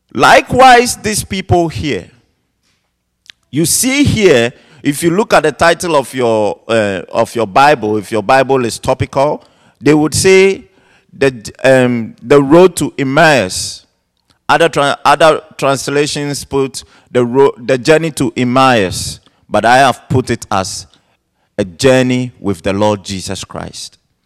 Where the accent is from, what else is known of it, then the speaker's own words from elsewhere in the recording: Ghana; I mean, I'm naturally from Ghana, and I teach her a lot about culture and my culture and stuff like that.